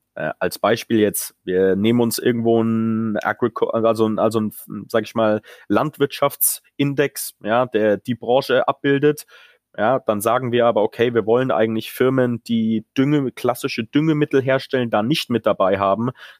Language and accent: German; Munich, Bavaria, Germany; als Münchner